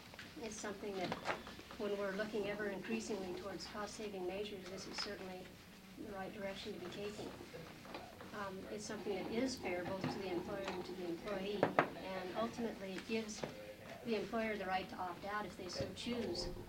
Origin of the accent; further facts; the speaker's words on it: Kodiak, Alaska, United States; I'm from Kodiak. I too represent NEA Alaska.